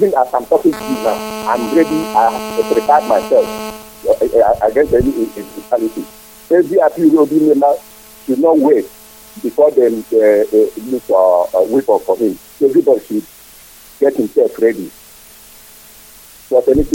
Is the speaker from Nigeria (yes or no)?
yes; Nigeria; I'm coming from Biafra land.